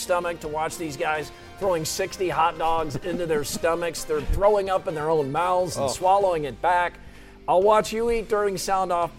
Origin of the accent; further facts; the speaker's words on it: United States; I am American. I'm proud to be an American.